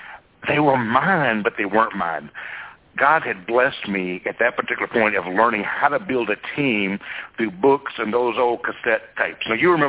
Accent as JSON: {"language": "English", "town": "Fort Worth", "region": "Texas", "country": "United States", "tie": "born or raised there", "said": "Well, I grew up in Fort Worth, and I wanted to go back home."}